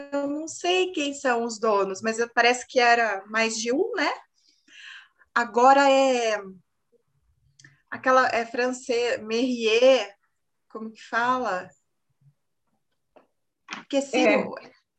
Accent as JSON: {"language": "Portuguese", "town": "Piracicaba", "region": "São Paulo", "country": "Brazil", "said": "sou de Piracicaba."}